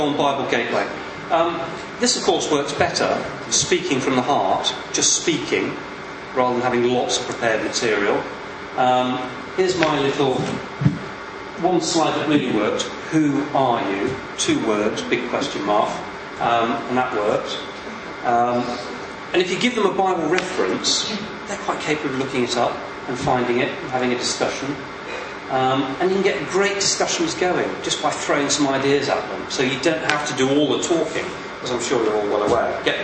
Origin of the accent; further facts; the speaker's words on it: England, United Kingdom; I come from England.